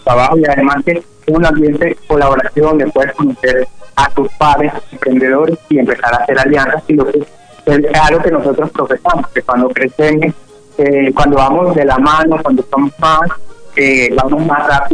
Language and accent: Spanish; La Guajira, Colombia; nosotros como guajiros, para que crecimos en la Guajira y llamamos profundamente a nuestro departamento